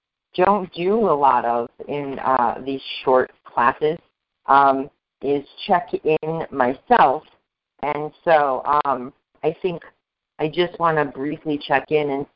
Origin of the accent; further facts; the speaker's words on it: Massachusetts, United States; I've been back in my hometown in Massachusetts